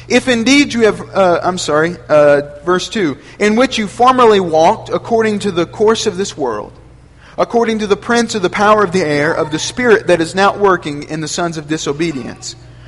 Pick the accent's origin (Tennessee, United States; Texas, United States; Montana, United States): Tennessee, United States; Memphis; I was born and raised in Memphis, and many of y'all were born and raised around here.